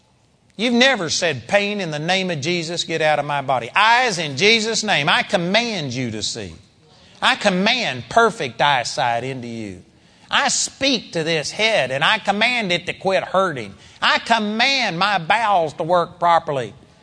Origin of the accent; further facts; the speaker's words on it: Arlington, Texas, United States; And in our house that I grew up at in Arlington, Texas, there was 23 pecan trees in that yard.